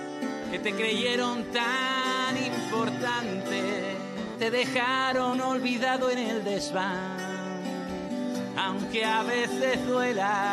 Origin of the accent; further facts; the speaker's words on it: Andalusia, Spain; yo soy andaluz